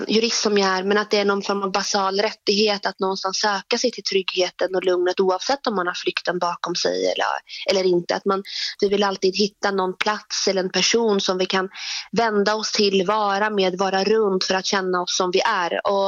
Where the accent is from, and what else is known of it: Iraq; Swedish is a second language; now in Sweden